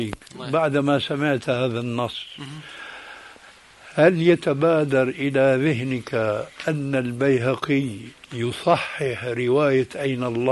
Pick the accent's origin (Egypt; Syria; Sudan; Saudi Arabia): Syria; كما يقولون عندنا في الشام